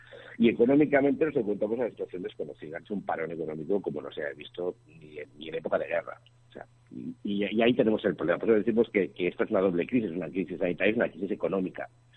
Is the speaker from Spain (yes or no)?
yes; Spain